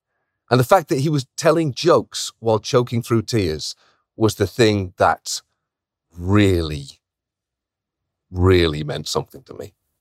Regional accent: United Kingdom; And for me, look, I'm British, right?

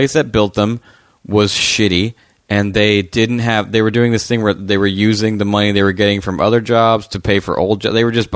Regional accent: La Crescenta, California, United States; Also, the dude I hired to build my house was from my hometown, La Crescenta.

